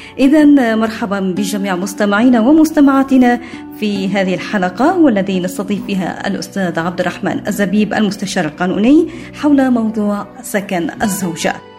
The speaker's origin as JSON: {"language": "Arabic", "country": "Yemen", "said": "هل نجد هذا المثل أيضا يعمم عندنا في اليمن"}